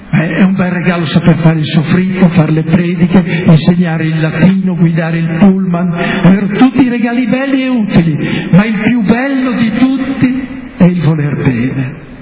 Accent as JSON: {"language": "Italian", "town": "Crevalcore", "region": "Emilia-Romagna", "country": "Italy", "said": "siccome io sono di Crevalcore, qui mi lasciate fuori"}